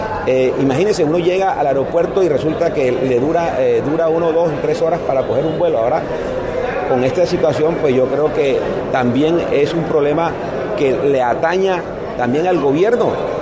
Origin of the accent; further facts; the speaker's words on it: Barranquilla, Atlántico, Colombia; nos estén dando a nosotros como barranquilleros y atlanticens